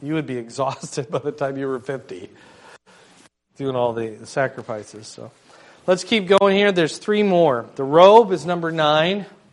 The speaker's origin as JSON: {"language": "English", "town": "Cedar Rapids", "region": "Iowa", "country": "United States", "tie": "born or raised there", "said": "I grew up partway in Cedar Rapids"}